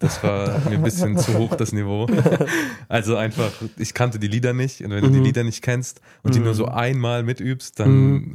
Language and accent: German; Raunen, Rhineland-Palatinate, Germany; ich bin 22, ich komme aus Raunen.